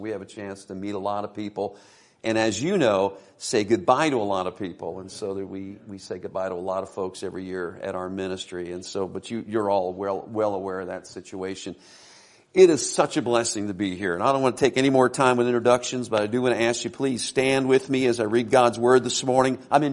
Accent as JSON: {"language": "English", "region": "Delaware", "country": "United States", "tie": "born or raised there", "said": "My wife and I were both from the East Coast. We were born and raised in Delaware. Not too many folks know where Delaware is."}